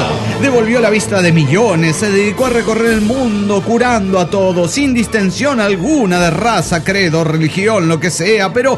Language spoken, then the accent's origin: Spanish; Mexico City, Mexico; del DF Mexicano.